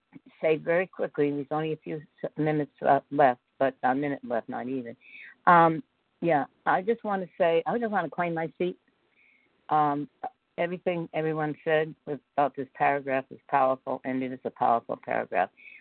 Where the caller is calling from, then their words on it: North Carolina, United States; North Carolina.